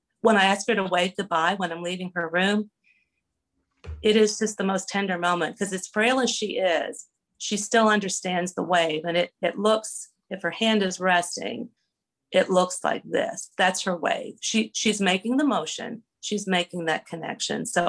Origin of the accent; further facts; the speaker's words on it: Pennsylvania, United States; we grew up in Pennsylvania, and polkas and Polish celebrations were part of our background.